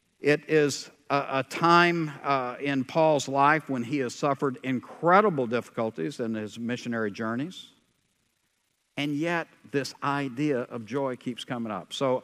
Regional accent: Texas, United States; The reality is air conditioning was optional when I was growing up in Texas.

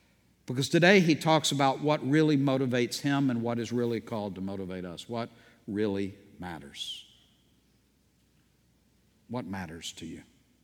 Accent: United States; There once was a time that when I was growing up in America, you could actually assume that most people understood that there was a sovereign and righteous God

